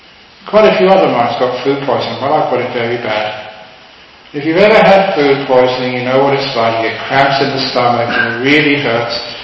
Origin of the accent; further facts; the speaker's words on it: London, United Kingdom; because I grew up in London, poor family, spent a lot of my time playing soccer in the streets.